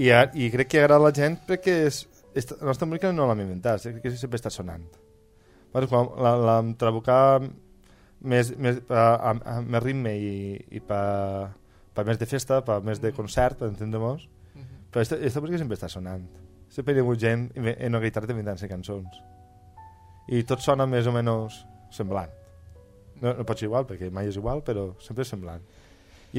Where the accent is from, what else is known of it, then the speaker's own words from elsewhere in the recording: Valencian Community, Spain; Tots que som valencians, tots participem d'aquesta flameta.